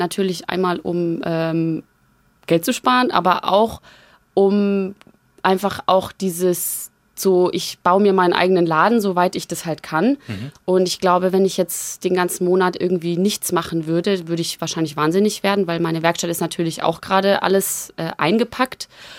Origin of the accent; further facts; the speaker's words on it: Arnstein, Bavaria, Germany; Bei Arnstein, in der Nähe von Arnstein.